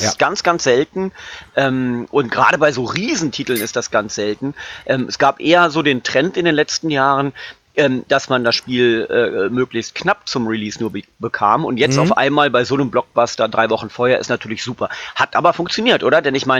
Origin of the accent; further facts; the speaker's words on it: Lower Saxony, Germany; born there; einem gebürtigen Niedersachsen